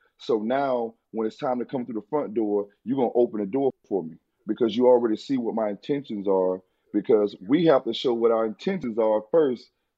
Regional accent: Tallahassee, Florida, United States; because I'm from Tallahassee. Their first dispensary was here. I'm the hometown hero here.

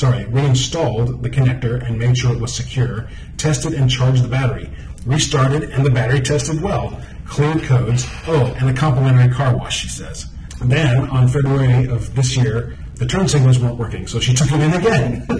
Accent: Atlanta, Georgia, United States; I grew up in this city. I grew up in Atlanta. I learned how to drive here.

